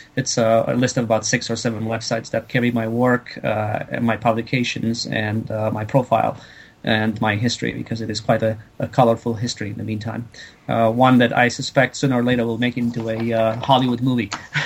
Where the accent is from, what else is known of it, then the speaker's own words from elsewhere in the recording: Canada; and I'm Canadian.